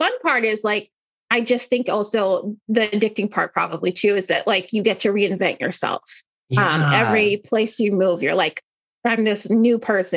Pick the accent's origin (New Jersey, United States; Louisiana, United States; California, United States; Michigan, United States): New Jersey, United States; I've lived in like 6 or 7 different states. I'm originally from New Jersey, and typically, you know, Northeastern is where I tend to reside.